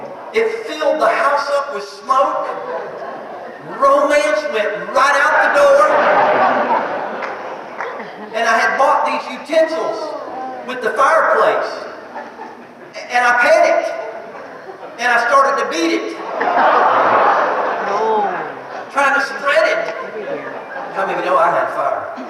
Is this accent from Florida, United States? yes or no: yes; Orlando, Florida, United States; I grew up in Orlando, Florida. I didn't know what a winter really was, a fireplace was.